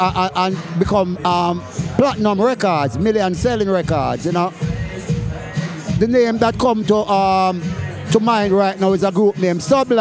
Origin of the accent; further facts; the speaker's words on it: Trenchtown, Kingston, Jamaica; Well, you know, we grew up in Trenchtown, right?